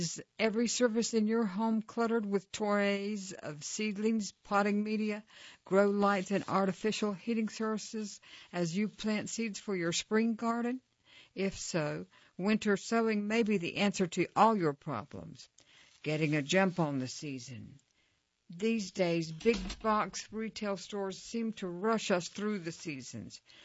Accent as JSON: {"language": "English", "region": "Wisconsin", "country": "United States", "said": "In cold northern regions like my home state of Wisconsin"}